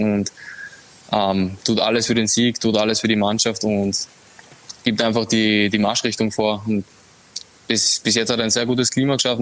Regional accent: Austria; Ich als Österreicher drücke natürlich Salzburg die Daumen.

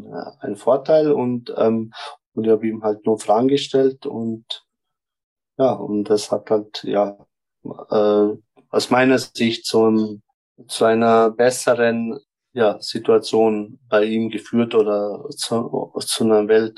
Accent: Germany; now in Vienna, Austria; Ich komme aus Deutschland hierher

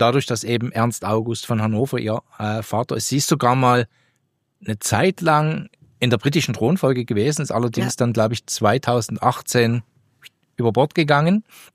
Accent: Switzerland; Bei uns in der Schweiz sind es ja immer 3

